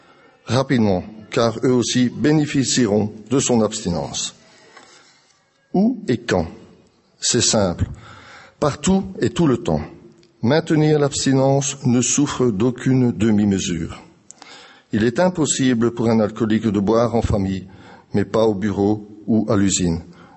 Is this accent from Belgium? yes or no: yes; Belgium; et je viens de Belgique. Connaissant mon accent, qui a été trahi encore une fois